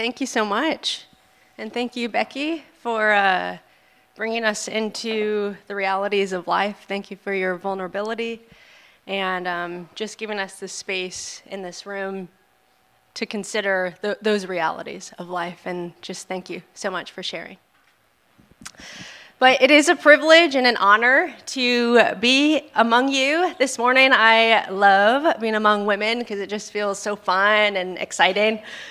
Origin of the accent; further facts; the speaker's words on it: San Diego, California, United States; moved away as an adult; now in Orange County, United States; I was born and raised in San Diego, and I'm the proud youngest sibling of three sisters.